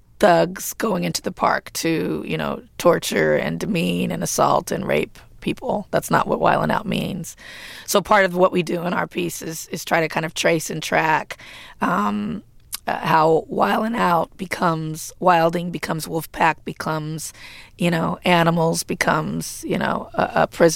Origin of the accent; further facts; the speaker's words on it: Compton, California, United States; What I knew as a teenager growing up in Compton. I was on the West Coast at the same time that these boys were on the East Coast in Harlem.